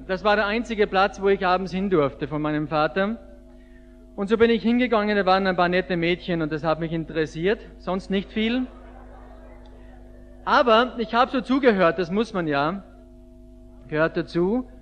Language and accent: German; Ramsau am Dachstein, Styria, Austria; Ich komme aus Ramsau von Schlattning, Nähe von Salzburg. Das ist ein großes Skigebiet, die Planei kennt ihr vielleicht, die schnellste Abfahrt der Welt, von da komme ich